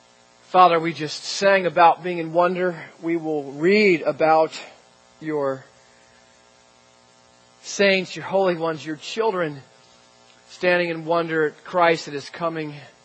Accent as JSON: {"language": "English", "region": "New Jersey", "country": "United States", "said": "Maybe it's because I'm from Jersey, but I know that you don't mess"}